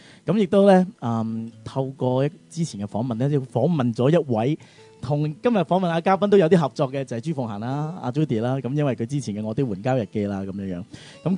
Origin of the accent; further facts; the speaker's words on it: Hong Kong; 但是今日我想我們作為香港人都很容易出現這個情況